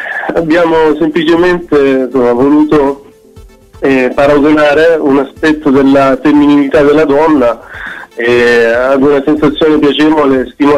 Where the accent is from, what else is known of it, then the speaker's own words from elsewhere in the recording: Apulia, Italy; siamo salentini e abbiamo voluto quindi dichiarare pubblicamente anche le nostre origini attraverso il nome della band.